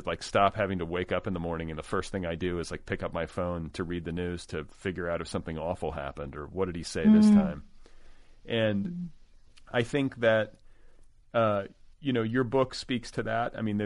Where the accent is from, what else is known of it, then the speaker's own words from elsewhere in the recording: United States; I found that to be like very resonant, like just both as an American.